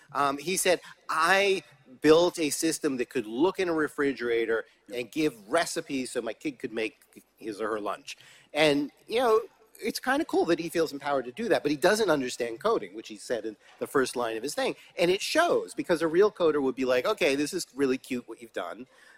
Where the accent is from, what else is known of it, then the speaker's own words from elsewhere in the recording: United States; I speak a little bit as an American. Don't boo me. It's not my fault.